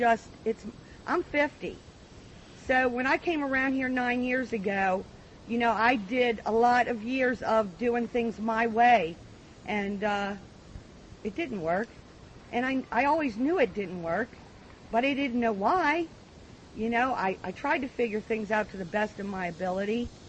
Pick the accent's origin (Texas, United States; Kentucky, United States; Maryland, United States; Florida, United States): Maryland, United States; Baltimore; and it's like I come from Baltimore, and they're friendly.